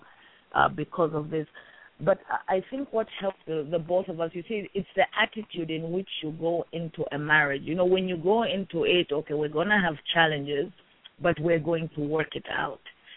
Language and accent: English; Zambia; also born or lived in Kenya; I'm from Southern Africa, Zambia.